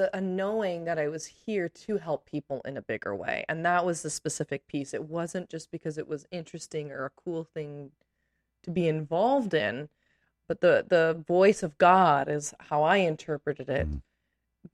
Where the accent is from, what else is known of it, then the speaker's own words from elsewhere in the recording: Canada; I grew up in Canada.